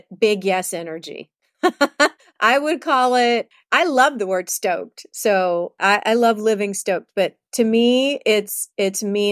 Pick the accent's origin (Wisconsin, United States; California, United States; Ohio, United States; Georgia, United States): Georgia, United States; Savannah; born there; I was born in Savannah, Georgia. I was raised in the Catholic Church.